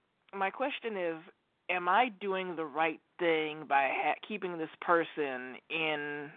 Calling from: Oregon, United States; calling you from Oregon.

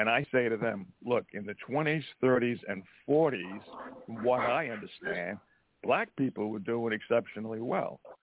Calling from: Montana, United States

